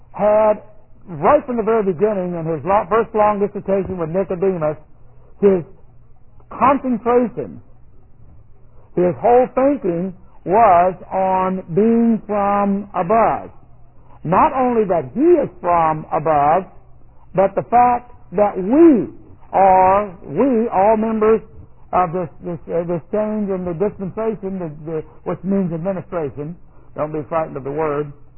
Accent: Houston, Texas, United States; I was born in Houston, reared in Houston.

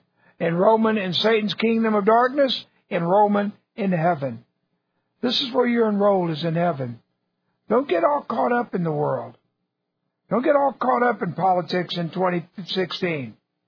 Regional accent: Texas, United States; that's a strong statement for me being a Texan to admit.

